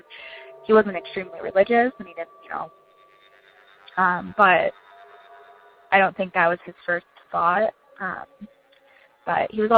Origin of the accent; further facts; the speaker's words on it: Michigan, United States; I am from Michigan.